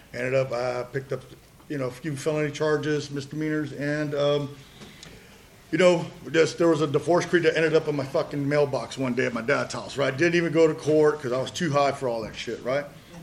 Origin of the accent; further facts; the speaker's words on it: Corpus Christi, Texas, United States; I'm an addict. I'm from Corpus Christi.